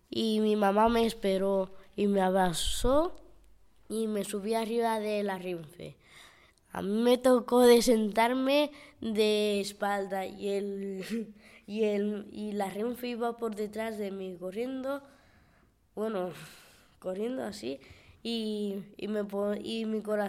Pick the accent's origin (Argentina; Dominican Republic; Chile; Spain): Dominican Republic; Yo soy un niño de la República Dominicana y os voy a contar cómo vivía y las cosas que hay allá.